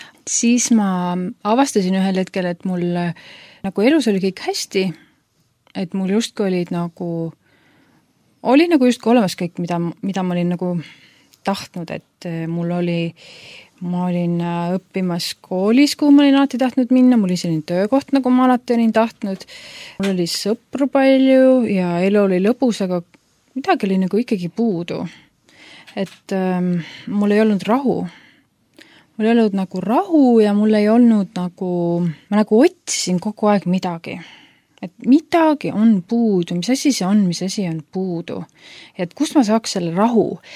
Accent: Juuru, Rapla County, Estonia; also born or lived in Tallinn; mina sündisin Juurus, see on siis Rapla maakonnas üks alevik ja kui ma lõpetasin keskkooli, siis ma tulin Tallinnasse elama ja ülikooli ja peale seda ma olen elanud siis enamus aja Tallinnast ja viimased kaks aastat Rootsis ja Hongkongis. Aga ma ei sündinud usklikusse kodusse

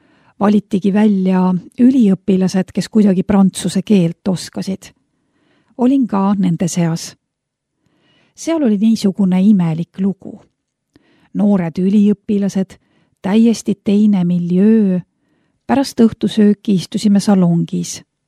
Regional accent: Pärnu, Pärnu County, Estonia; moved away as an adult; also born or lived in Germany / France; Ma sündisin Pärnus. Seal käisin ka koolis. Kui Eestimaalt lahkusin, olin natukene üle 20. Läksin Saksamaale ja sealt juba Prantsusmaale.

